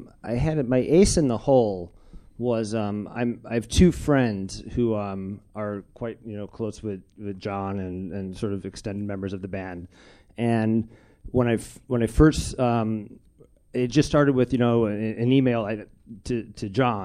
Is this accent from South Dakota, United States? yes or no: no; Chicago, Illinois, United States; I'm from Chicago originally, and I went back at Thanksgiving time